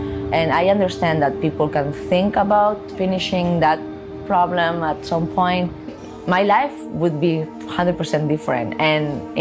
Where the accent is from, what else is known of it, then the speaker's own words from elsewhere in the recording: Barcelona, Catalonia, Spain; moved away as an adult; now in New York, United States; I moved to New York 6 years ago. I'm from Barcelona.